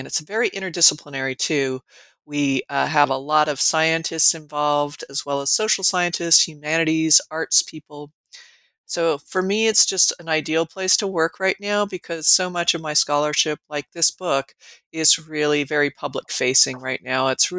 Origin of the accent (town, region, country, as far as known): Colorado, United States; born or raised there; also born or lived in California / New Mexico; now in Nebraska, United States